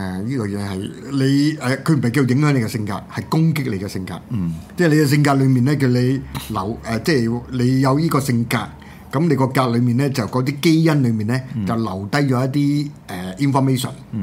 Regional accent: China; 我哋中國人知噶啦

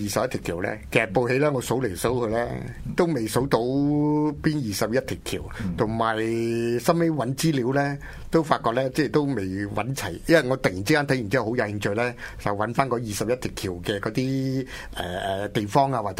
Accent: Hong Kong; 我哋真系咧即系觉得佢我哋香港人睇咧就觉得好睇咧

